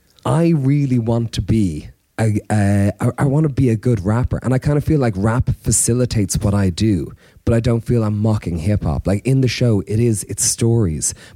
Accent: Ireland; from Ireland.

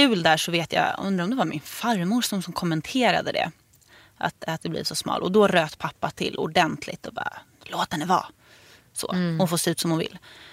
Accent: Stockholm, Stockholm County, Sweden; moved away as an adult; now in Örebro, Sweden; Jag flyttade från Stockholm till Örebro för att plugga. Och jag tror jag kom för långt ifrån familj och vänner. Och hittade liksom inte riktigt min plats. Folk kan vara ganska dömande mot stockholmare.

